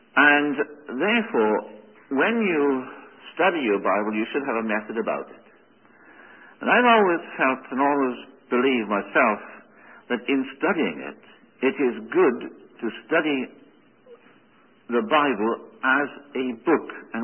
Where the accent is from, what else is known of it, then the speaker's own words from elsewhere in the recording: Wales, United Kingdom; So I come from Wales, and I spent most of my life, I suppose, in education until I retired early